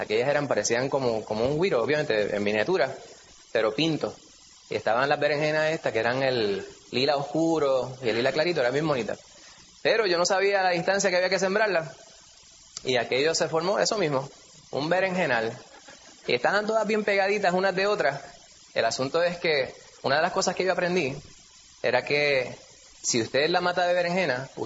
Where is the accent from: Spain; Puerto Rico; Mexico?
Puerto Rico; La manera que nosotros vemos el mundo y entendemos la realidad, ¿verdad?, como puertorriqueños